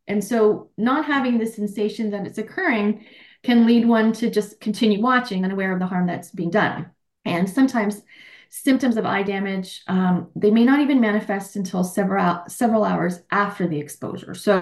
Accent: Pickering, Ontario, Canada; also born or lived in Manhattan; now in Richmond Hill, Canada; having gone from living where I grew up in Pickering. So growing up, not in the city, because when I wasn't as developed as it was now. Then moving to Manhattan

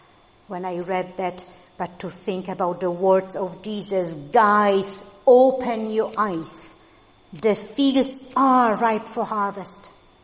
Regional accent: Poland; English is a second language; Most of you will know I come from Poland, and I was a city girl, born and bred in a rather large town. But almost all my relatives were farmers.

